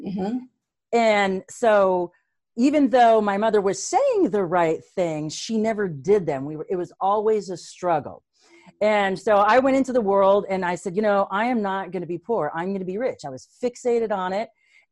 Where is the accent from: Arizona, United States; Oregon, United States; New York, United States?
Arizona, United States; Right here in Arizona, born and raised.